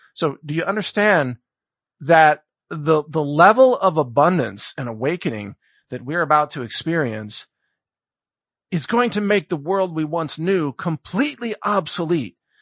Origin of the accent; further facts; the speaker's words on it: United States; And yes, for those of you in Canada, note that I use kilometers, even though I'm an American.